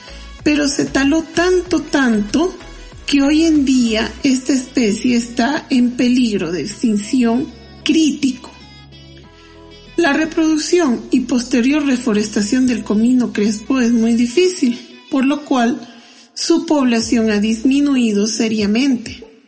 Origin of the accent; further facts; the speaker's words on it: Bolivia; now in Colombia; vengo de Bolivia, vivo en Colombia hace algunos años